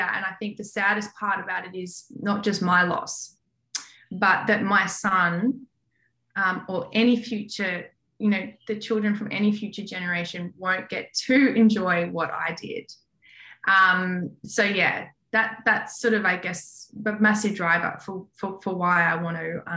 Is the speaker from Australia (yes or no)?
yes; Australia; And as an Aussie, I'm not used to cold.